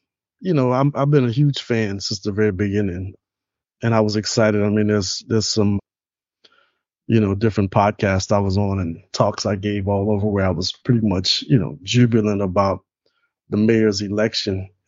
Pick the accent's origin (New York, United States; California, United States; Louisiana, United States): Louisiana, United States; And so, you know, I grew up in Louisiana. You can buy hard liquor from like a gas station, right?